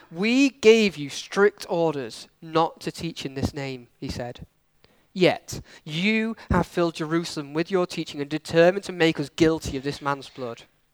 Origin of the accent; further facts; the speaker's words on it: United Kingdom; And for us as British citizens, I can tell you that none of you need to know any of that.